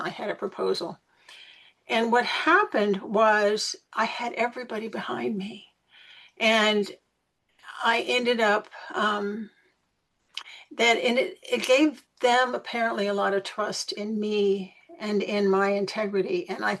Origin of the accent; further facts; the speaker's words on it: Sacramento, California, United States; I'm from California, from Sacramento.